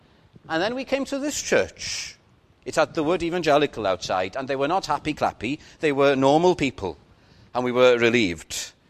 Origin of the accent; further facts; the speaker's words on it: Llandudno, Wales, United Kingdom; In my hometown of Llandudno, I've said this before probably, on the high street there's a church